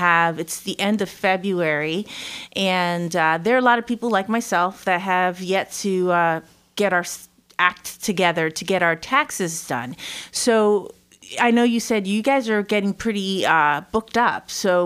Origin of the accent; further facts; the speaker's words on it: Middletown, New York, United States; I'm from Middletown.